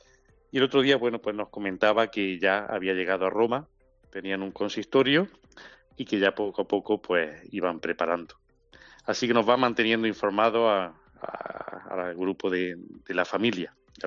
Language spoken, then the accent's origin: Spanish; Vélez Rubio, Andalusia, Spain; Así que yo soy de Vélez Rubio